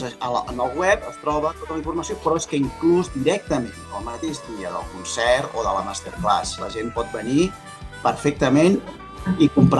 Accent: Catalonia, Spain; som en … i jo mateix, que venim d'aquí, som catalans

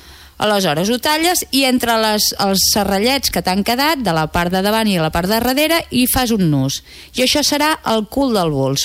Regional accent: Catalonia, Spain; Soc catalana

